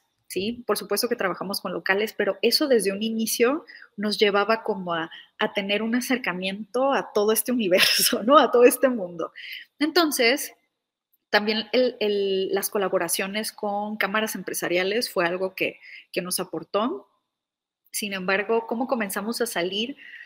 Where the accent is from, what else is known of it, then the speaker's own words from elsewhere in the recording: Tijuana, Baja California, Mexico; yo ahorita, por ejemplo, estoy en Denver, soy de Tijuana